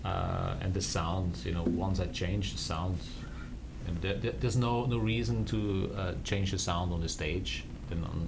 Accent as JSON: {"language": "English", "country": "Austria", "second_language": "English", "said": "Austria. I'm from Austria."}